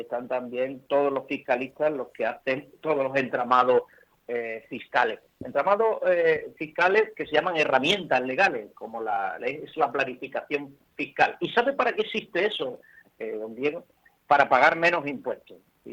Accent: Spain; los españoles no somos españoles

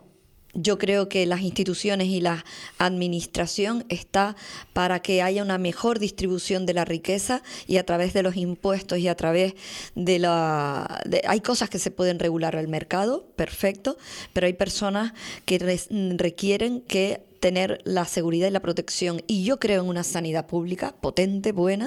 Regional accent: Puerto de la Cruz, Canary Islands, Spain; mi infancia está aquí en la Plaza del Charco

